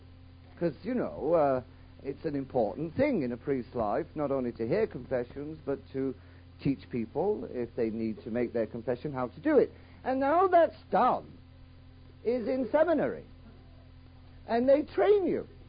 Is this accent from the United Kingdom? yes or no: yes; England, United Kingdom; you know I'm from England. You can tell the way I speak.